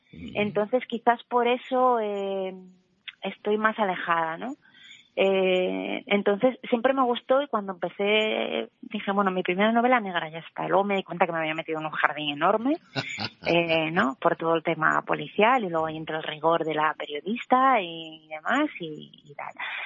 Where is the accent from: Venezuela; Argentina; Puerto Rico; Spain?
Spain; Asturias; como autora asturiana te dicen